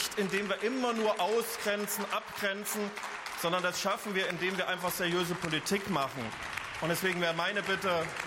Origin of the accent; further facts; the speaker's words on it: eastern Germany, Germany; Aber ich komme jetzt aus Ostdeutschland